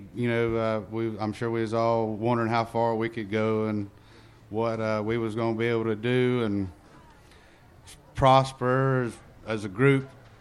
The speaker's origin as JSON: {"language": "English", "town": "Okeechobee", "region": "Florida", "country": "United States", "tie": "born or raised there", "said": "I was born and raised in Okeechobee, Florida, and I'm a fifth generation Floridian on both sides of my family"}